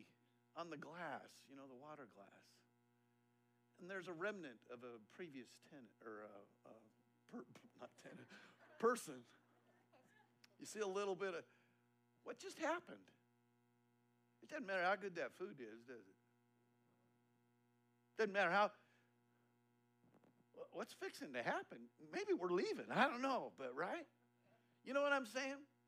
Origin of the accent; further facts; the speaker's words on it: Colorado, United States; I'm expecting because I grew up in Eastern Colorado, you know, where it's like family dining